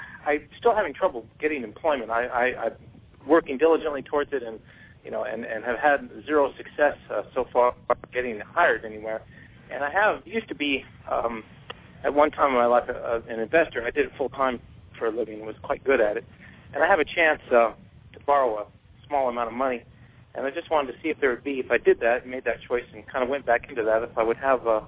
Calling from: California, United States; I'm calling from California.

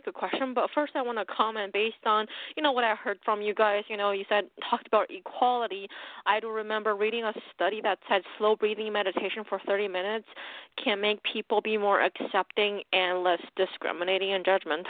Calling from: Pennsylvania, United States; Hi, guys. … from Pennsylvania.

